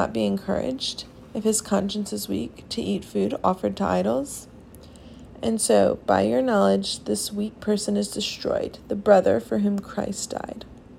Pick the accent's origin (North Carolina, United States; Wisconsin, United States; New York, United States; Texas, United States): North Carolina, United States; Winston-Salem; I'm a junior from Winston-Salem, North Carolina